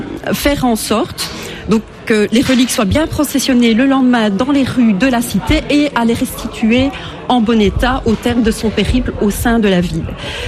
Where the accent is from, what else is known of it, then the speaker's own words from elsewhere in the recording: Mons, Wallonia, Belgium; Donc, chez nous, à Mons, donc, le doudou, c'est vraiment une fête de grande liesse collective